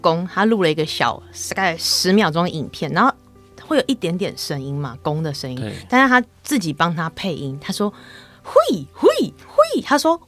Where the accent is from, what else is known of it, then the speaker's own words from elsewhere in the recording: Taipei, Taiwan; 我在台北长大，那我是在大学的时候去了外地念书，在新竹师院。